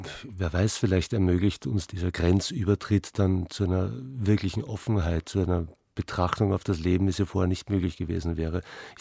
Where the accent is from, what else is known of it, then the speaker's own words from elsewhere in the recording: Vienna, Austria; Naja, Wien, ich weiß nicht mal, wo meine Heimat liegt. Ich weiß nur, was meine Herkunft ist. Und Wien bedeutet für mich Herkunft.